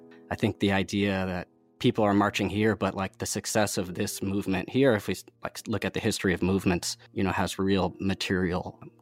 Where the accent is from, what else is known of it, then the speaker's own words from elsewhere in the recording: Berkeley, California, United States; I mean, I grew up in Berkeley. My mom's white, but my dad's Aboriginal Australian.